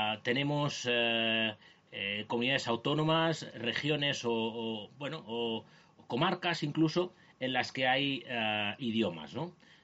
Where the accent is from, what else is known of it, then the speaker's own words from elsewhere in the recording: Barakaldo, Basque Country, Spain; mi pueblo de origen, Baracaldo, que sabes que dicen que es la quinta provincia gallega